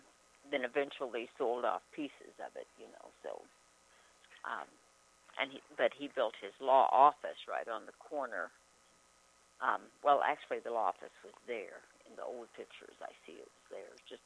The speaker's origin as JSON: {"language": "English", "town": "Flagstaff", "region": "Arizona", "country": "United States", "tie": "born there", "said": "I was born in 1946 in Flagstaff."}